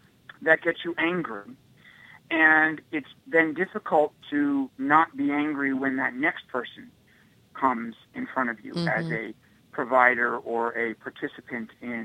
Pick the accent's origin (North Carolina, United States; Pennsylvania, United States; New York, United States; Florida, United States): New York, United States; I'm from New York, so I'm a very open talker.